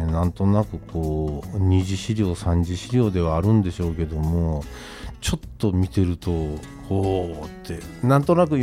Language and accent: Japanese; Kyoto, Japan; まあ、自分が京都育ちなもんで、